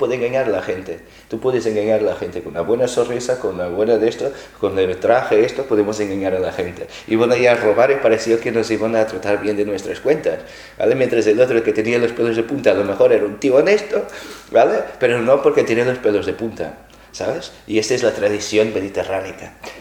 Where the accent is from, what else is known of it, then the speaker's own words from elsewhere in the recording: Portugal; yo, que vengo de Portugal, soy de familia católica, soy católico también.